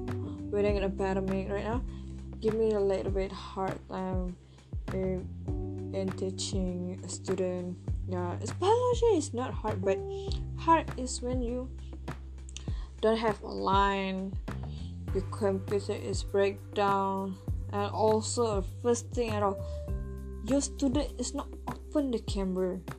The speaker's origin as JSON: {"language": "English", "country": "Italy", "second_language": "English", "said": "I'm from Italy."}